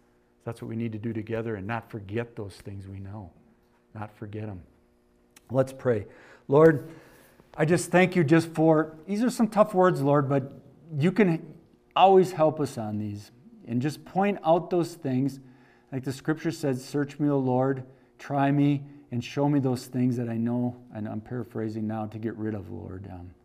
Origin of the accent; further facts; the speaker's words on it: Wisconsin, United States; born there; also born or lived in Minnesota; I said, I was born in Wisconsin, lived in Minnesota.